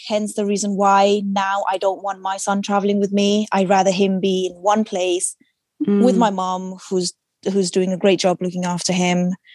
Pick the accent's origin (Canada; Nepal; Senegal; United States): Nepal; also born or lived in Hong Kong / Brunei / United Kingdom; So I was born in Nepal and then went to Hong Kong when I was like, what, 4 or 5, came back to Nepal, came to UK, went to Brunei and then went back to Nepal.